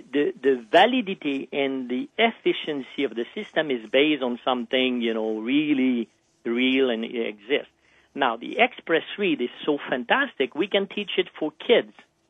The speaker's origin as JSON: {"language": "English", "town": "Montreal", "region": "Quebec", "country": "Canada", "moved": "yes", "lives_now": "Maui, United States", "said": "I'm originally from Montreal in Canada, but I've been fortunate enough to call Maui home for the last 10 years."}